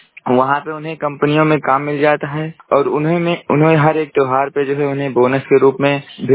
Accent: Saraiya, Bihar, India; मैं सरैया का रहने वाला हूँ।

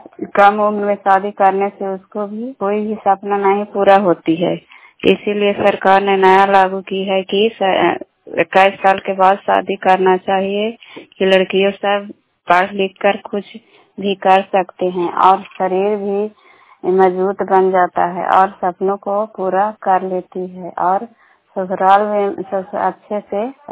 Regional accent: Bihar, India; घर शाम पंचायत शाम जिला लंदा की निवासी हूँ, कराय प्रखंड के निवासी हूँ।

